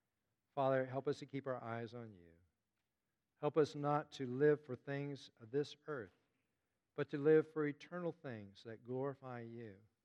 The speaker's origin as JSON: {"language": "English", "town": "Houston", "region": "Texas", "country": "United States", "tie": "born or raised there", "said": "I grew up in Houston, Texas, and I didn't get on a plane until I was 18 years old. And I lived in just three houses over 18 years."}